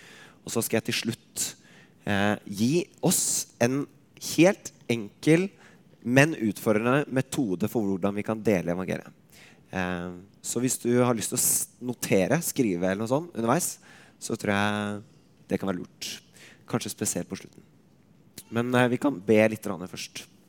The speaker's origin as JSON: {"language": "Norwegian", "region": "Innlandet", "country": "Norway", "tie": "born or raised there", "said": "Jeg har vokst opp trygt og godt hjemme i Østerdalen og i Rungdal med to kristne gode foreldre og en haug med søsken"}